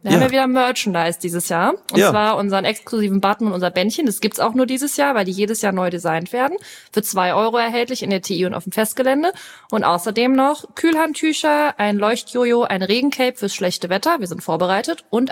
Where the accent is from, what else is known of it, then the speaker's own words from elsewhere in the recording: Oberbiber, Rhineland-Palatinate, Germany; Also ich komme gebürtig aus Oberbiber, deswegen ist Oberbiber für mich am schönsten.